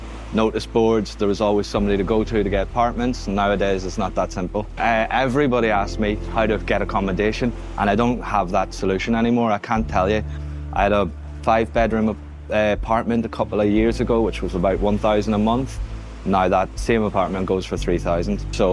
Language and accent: English; Ireland; now in Ibiza, Spain; I'm originally from Ireland. I've been living here in Ibiza now for 14 years. Well, I first came here in 2010